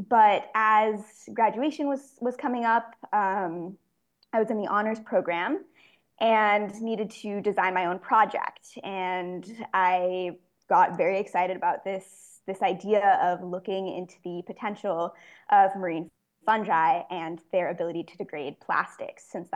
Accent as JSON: {"language": "English", "region": "New Mexico", "country": "United States", "said": "So I'm actually originally from New Mexico, which is a landlocked state, but I think that made the ocean that much more exciting to me"}